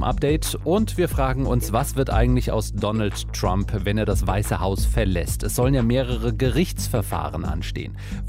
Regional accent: Mainz, Rhineland-Palatinate, Germany; born there; aus meiner Geburtsstadt Mainz.

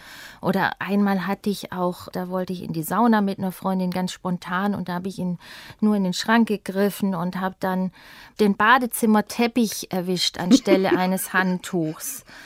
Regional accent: Ehningen, Baden-Württemberg, Germany; Das war herrlich, ja. Das war total schön, da aufzuwachsen.

